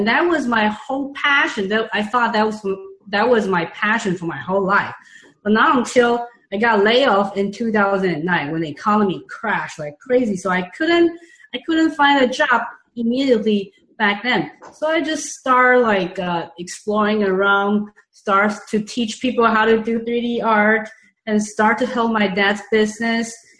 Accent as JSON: {"language": "English", "country": "Taiwan", "second_language": "English", "lives_now": "Los Angeles, United States", "said": "I'm originally from Taiwan, by the way."}